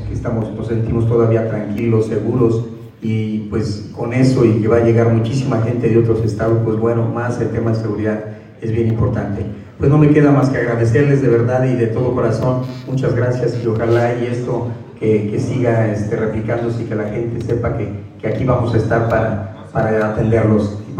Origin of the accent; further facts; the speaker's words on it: Mexico; Todos somos unos, todos somos mexicanos.